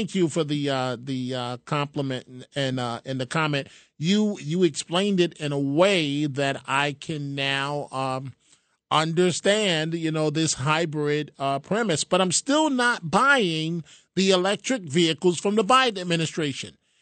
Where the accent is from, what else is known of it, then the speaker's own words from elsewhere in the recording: New York City, New York, United States; You know, you look in Manhattan at Times Square. I grew up in New York. You can't recognize it now.